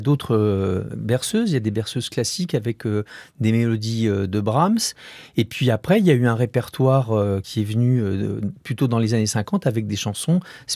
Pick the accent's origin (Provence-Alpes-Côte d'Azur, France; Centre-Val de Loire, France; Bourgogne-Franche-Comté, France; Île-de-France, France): Île-de-France, France; Paris; J'ai grandi à Paris, dans le 15e arrondissement